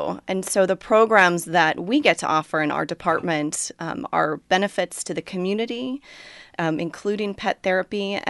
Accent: Portland, Oregon, United States; I was born in Warrenton

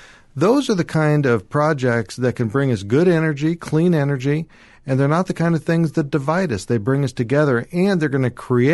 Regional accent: Oregon, United States; I grew up in Northwest Oregon. My wife grew up in Northwest Oregon. We raised our family in Washington County.

